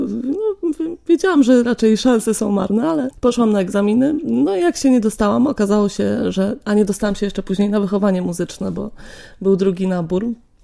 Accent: Bydgoszcz, Kuyavian-Pomeranian Voivodeship, Poland; moved away as an adult; also born or lived in Katowice / Kraków; now in Szczecin, Poland; Tak, od 5 lat mieszkam w Szczecinie, ale mentalnie jestem zdecydowanie bydgoszczanką w dalszym ciągu, chociaż wyjechałam stąd, jak miałam 20 lat.

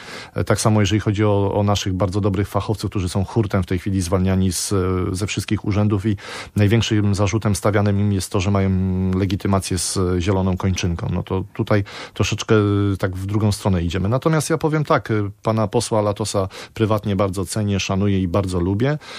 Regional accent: Jeziora Wielkie, Kuyavian-Pomeranian Voivodeship, Poland; Jestem mieszkańcem województwa byłego bydgoskiego, pochodzę z gminy Jeziora Wielkie nad Gopłem

